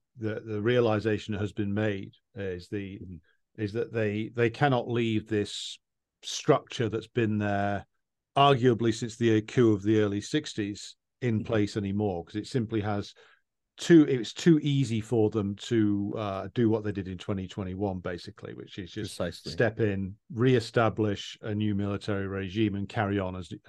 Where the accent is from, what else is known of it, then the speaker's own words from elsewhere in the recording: England, United Kingdom; Well, I am English.